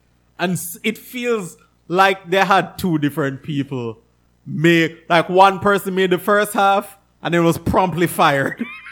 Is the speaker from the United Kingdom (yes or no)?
yes; England, United Kingdom; There are things that I don't think of specifically as being English because I've been here my whole life.